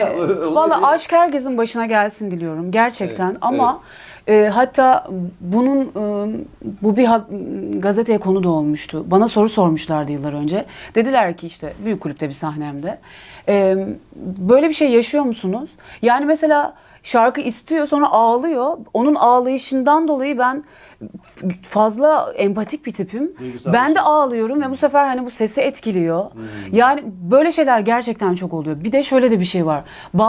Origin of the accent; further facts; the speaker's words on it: İzmir, Turkey; now in Istanbul, Turkey; İzmir'den geldim. İzmirliyim.